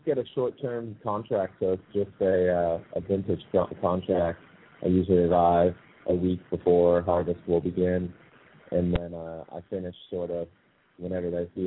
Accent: San Diego, California, United States; It's always been my biggest passion growing up in San Diego. I was right by the beach

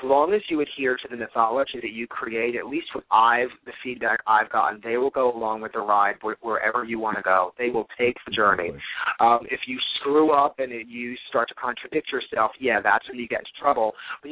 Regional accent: Hoboken, New Jersey, United States; Now, remember, I grew up in Hoboken, New Jersey, an Italian Catholic family. I went to St. Anne's School.

